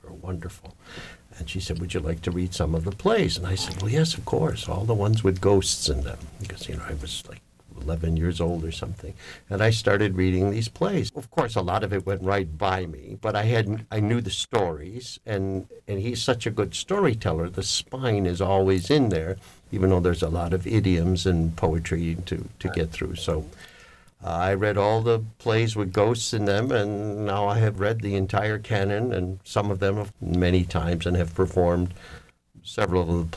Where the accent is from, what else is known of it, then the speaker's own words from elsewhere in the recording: Chicago, Illinois, United States; my mother was English. I was raised in Chicago, but my parents were European, and I loved comic books as a boy.